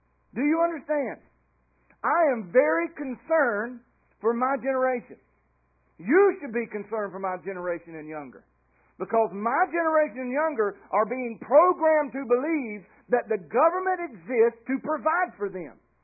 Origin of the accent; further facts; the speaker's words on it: United States; Well, I'm American, right? Can I just get in my car and go? Can I just drive 140 mile an hour? I'm free, America.